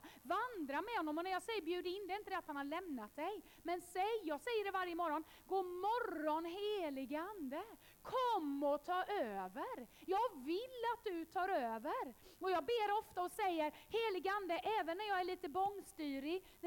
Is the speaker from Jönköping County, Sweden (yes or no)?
yes; Habo, Jönköping County, Sweden; När jag var 18 år gammal, jag tackar Gud för när jag var i pingkyrkan i Habo där jag växte upp.